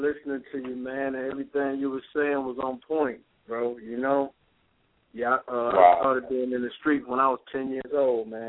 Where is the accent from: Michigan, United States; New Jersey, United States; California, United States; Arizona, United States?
Michigan, United States; Detroit; moved away as an adult; I had moved from my hometown, Detroit, in 89 and went down to Ohio, man